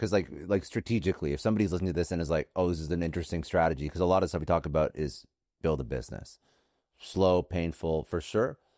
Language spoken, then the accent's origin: English; Canada; I'm Canadian, so I played a lot of hockey